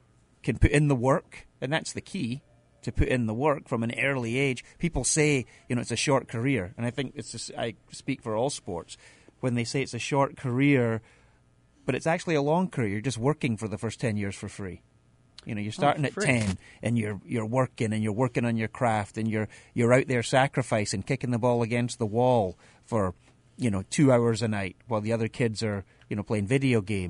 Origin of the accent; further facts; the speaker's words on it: Glasgow, Scotland, United Kingdom; moved away as an adult; now in United States; I'm originally from Glasgow, Scotland, played soccer my whole life at various levels, from youth to semi-professional. And then when I came to the United States